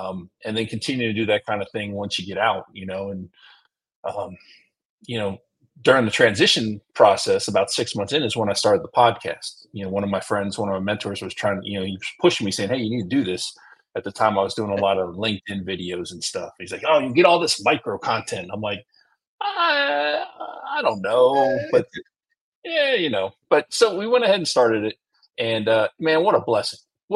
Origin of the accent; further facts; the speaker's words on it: Puerto Rico; born there; So I was born in Puerto Rico at Roosevelt Naval Hospital. That always throws people for a loop.